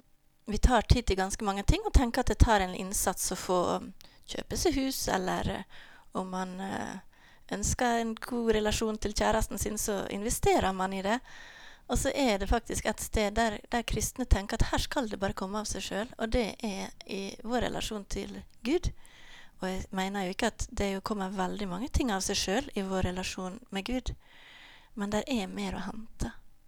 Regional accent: Ålesund, Møre og Romsdal, Norway; Jeg er født her i Ålesund. … og vokste på Blindheim Bedehus.

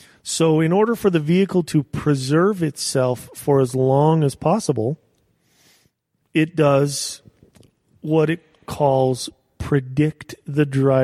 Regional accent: Page, Arizona, United States; I grew up in Page, Arizona. I'm an Arizona native.

